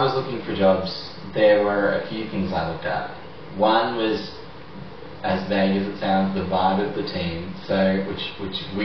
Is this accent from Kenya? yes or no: no; Victoria, Australia; now in Mount Gambier, Australia; We're both from Victoria, and we both graduated from Melbourne University.